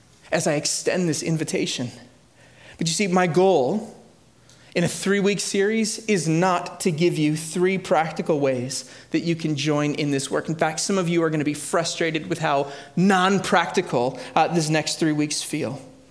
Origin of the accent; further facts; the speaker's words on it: Chicago, Illinois, United States; For those of you who don't know, born and raised in Chicago, I got to visit one of these churches there.